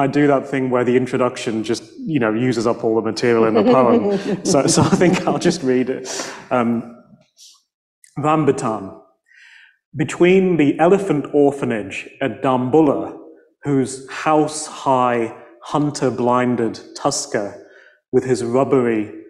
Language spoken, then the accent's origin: English; Leeds, Yorkshire and the Humber, United Kingdom; moved away as an adult; now in United States; I grew up in Leeds, so in West Yorkshire.